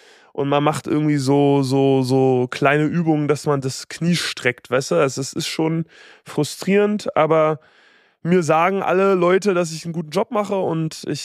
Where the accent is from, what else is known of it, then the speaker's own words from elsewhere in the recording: Berlin, Germany; Ja, sehr in der Nähe von wo ich aufgewachsen bin. 10 Minuten okay. Fußweg, also 15 Minuten Fußweg. Berlin, Mitte, Prenzlauer Berg.